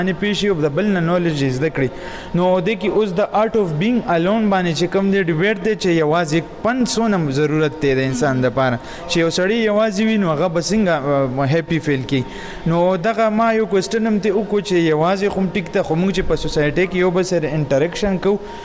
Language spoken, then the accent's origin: Pashto; Peshawar, Khyber Pakhtunkhwa, Pakistan; لاهور کې د پولیټیکل ساينس سټوډنټ ایم د ایم فیل او زه د پېښور اوسیدونکی یم